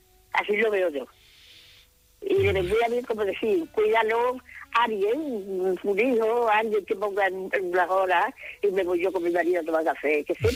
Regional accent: Andalusia, Spain; Arán, un pueblo muy cerquita de Sevilla.

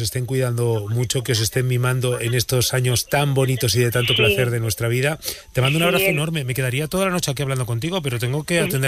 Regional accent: Burgos, Castile and León, Spain; Yo soy de Burgos.

